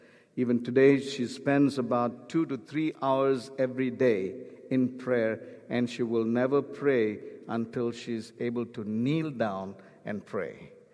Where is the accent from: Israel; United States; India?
India; Because I'm from India, I thought I'd use that.